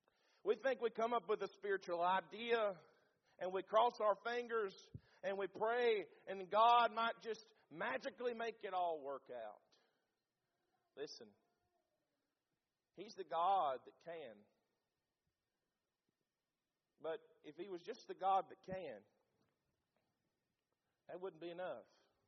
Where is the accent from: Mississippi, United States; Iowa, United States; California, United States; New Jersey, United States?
Mississippi, United States; Now listen, I'm from Mississippi. I'm not that smart.